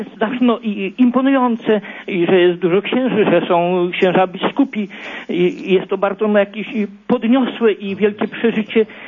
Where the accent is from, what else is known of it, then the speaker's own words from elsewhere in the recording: Radom, Masovian Voivodeship, Poland; now in Warsaw, Poland; pochodzę z ziemi radomskiej i miałem możliwość, jestem starszym panem, po 60, po maturze w 58 roku, którą maturę robiłem w liceum Kochanowskiego